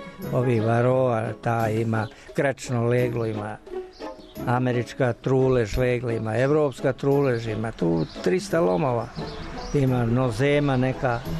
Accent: Žagubica, Southern and Eastern Serbia, Serbia; Ima ovde, kod nas u Žagubici ima dva udruženja.

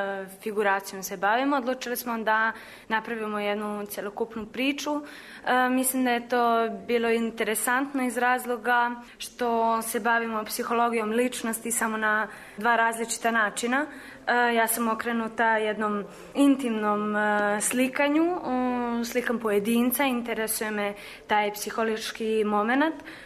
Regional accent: Kragujevac, Šumadija and Western Serbia, Serbia; Ja dolazim iz Kragujevca, tu sam završila i fakultet

